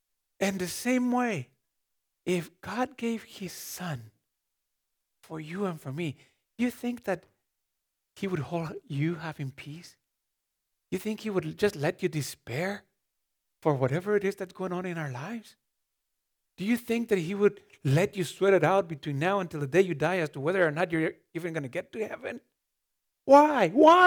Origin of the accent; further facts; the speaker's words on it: Mexico; I grew up in Mexico, and you know, we walked almost everywhere